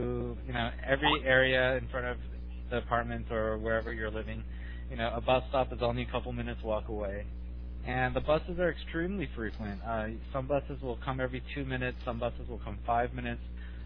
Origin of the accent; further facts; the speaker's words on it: Los Angeles, California, United States; Well, I'm from Los Angeles, and growing up in Los Angeles, you realize that Los Angeles has no public transportation